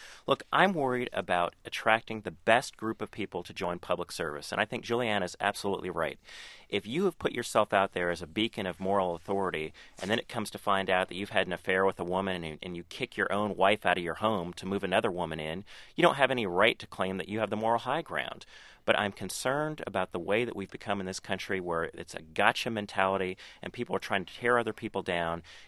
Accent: Palo Alto, California, United States; growing up in Palo Alto, California, one of my best friends, one of my dearest friends, left Palo Alto, which is a predominantly white city, and went to Morehouse.

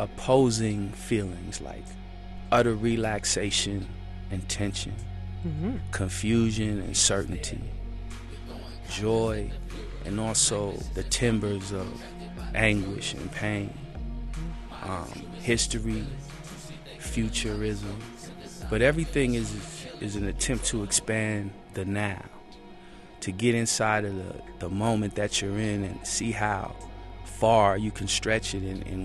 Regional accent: Seattle, Washington, United States; I'm from Seattle, Washington. I went to Meany Middle School

